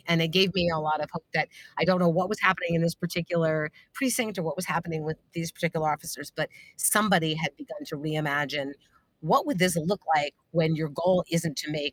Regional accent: New York City, New York, United States; I guess I'm from New York City, I'm used to NYPD

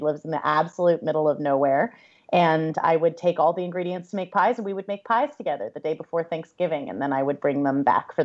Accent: Lawrence, Kansas, United States; I grew up in and around Lawrence, Kansas, which is a little college town in the northeastern corner of Kansas, not far from the border of Missouri.

